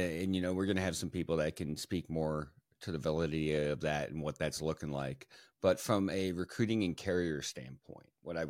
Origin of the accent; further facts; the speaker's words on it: Illinois, United States; I came from Illinois, so I can say that.